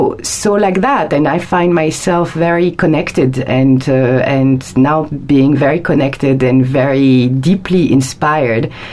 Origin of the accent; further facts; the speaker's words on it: Paris, Île-de-France, France; I'm French. I'm coming from Paris, France, and I came 8 years ago for holidays